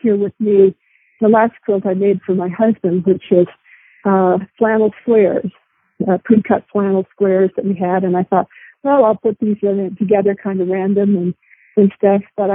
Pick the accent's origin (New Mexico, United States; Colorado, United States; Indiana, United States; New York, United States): New Mexico, United States; I know we grew up in New Mexico